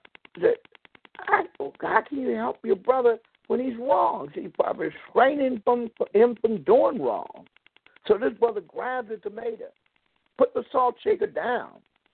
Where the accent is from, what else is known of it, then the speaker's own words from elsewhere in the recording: the South, United States; And my habit has been, growing up in the South, I love tomatoes.